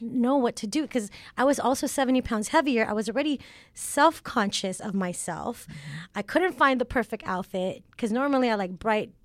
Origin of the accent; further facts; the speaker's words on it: Philippines; Yes, I grew up in the Philippines.